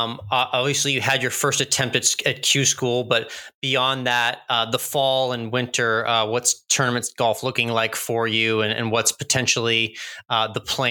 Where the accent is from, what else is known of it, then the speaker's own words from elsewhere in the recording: Austin, Texas, United States; I'll shout out my hometown here of Austin, Texas, because the Longhorns came through again.